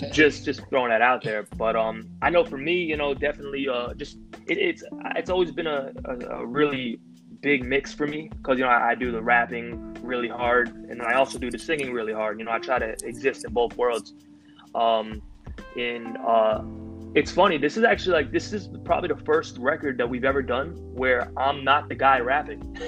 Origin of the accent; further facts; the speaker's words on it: New York, United States; you know, we're originally from New York.